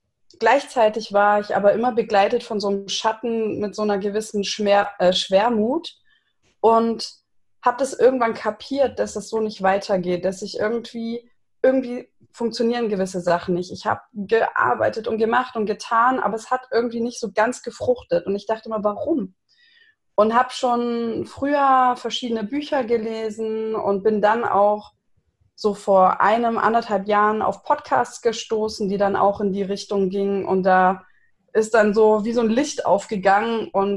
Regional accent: Konstanz, Baden-Württemberg, Germany; now in Heidelberg, Germany; Ich komme ursprünglich aus Konstanz am Bodensee, wohne jetzt schon länger in Heidelberg

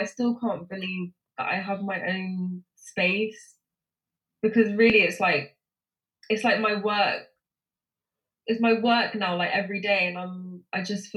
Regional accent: West London, London, United Kingdom; West London.

